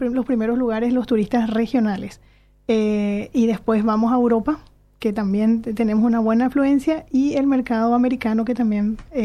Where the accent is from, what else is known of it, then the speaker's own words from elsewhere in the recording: Paraguay; nosotros como paraguayos